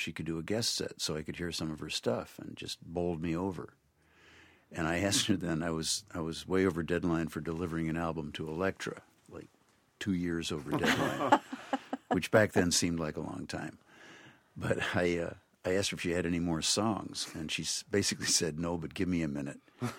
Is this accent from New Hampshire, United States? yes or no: yes; Concord, New Hampshire, United States; I grew up in Concord, New Hampshire. My daddy taught at St. Paul's School, so I was a faculty brat.